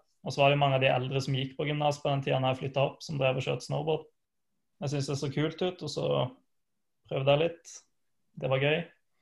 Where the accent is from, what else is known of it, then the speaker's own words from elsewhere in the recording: Agder, Norway; men jeg har jo en vanskelig R da, siden jeg er fra Sørlandet.